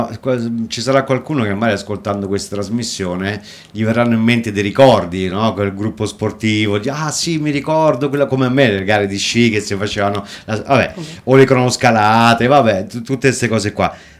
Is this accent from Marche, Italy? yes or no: no; Agordo, Veneto, Italy; vabbè, io che sono di Agordo, non lo so se posso...